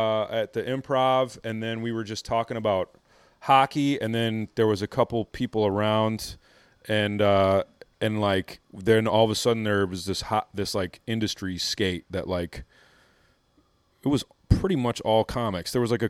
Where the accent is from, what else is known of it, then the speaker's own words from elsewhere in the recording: Wisconsin, United States; And then he saw my set, and then he knew I was from Wisconsin.